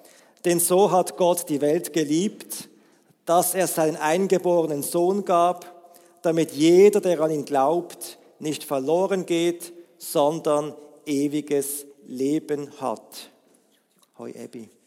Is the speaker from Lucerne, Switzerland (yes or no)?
no; Basel, Basel-Stadt, Switzerland; dann hat ich als Basler 5 Minuten, habe ich es erklärt.